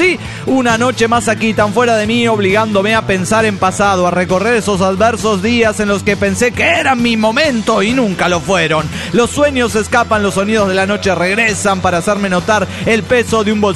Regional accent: Valencia, Carabobo, Venezuela; de Valencia, Venezuela.

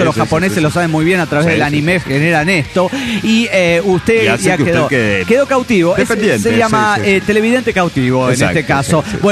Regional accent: León, Guanajuato, Mexico; de León, Guanajuato, México.

